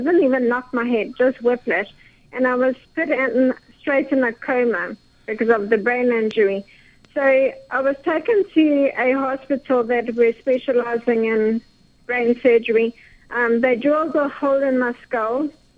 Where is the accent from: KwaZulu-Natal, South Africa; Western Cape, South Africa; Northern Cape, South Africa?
KwaZulu-Natal, South Africa; Margate; I was sent back to my hometown, Margate, in South Africa. It's a coastal town.